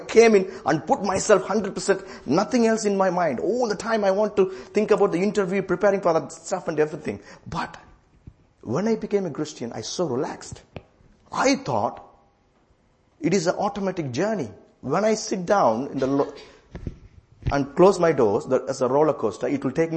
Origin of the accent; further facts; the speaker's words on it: India; English is a second language; moved away as an adult; I am from India. So I came to this country 2015. When I came, I was a middle class Indian man.